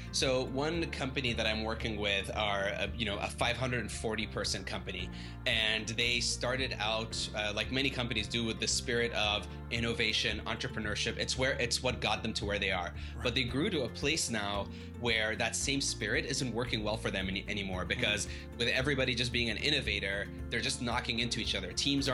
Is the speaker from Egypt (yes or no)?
yes; Egypt; moved away as an adult; now in Boston, United States; I'm originally from Egypt and I moved to Boston where I did a master's in divinity, theological studies.